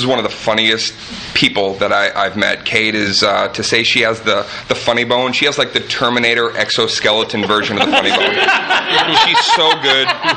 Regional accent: Arlington, Massachusetts, United States; I mean, it's my hometown. I grew up in Arlington, Massachusetts, started my comedy career in Boston.

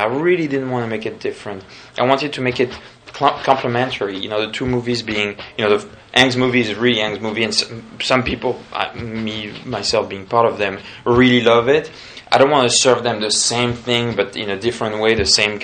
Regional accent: France; English is a second language; I'm from France

